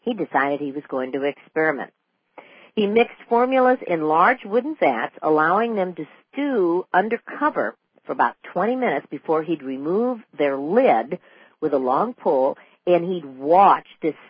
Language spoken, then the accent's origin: English; Pacific Northwest, United States; In fact, most of the time, we'll tell people when we're from the Pacific Northwest that you don't grow old in the Pacific Northwest, you rust.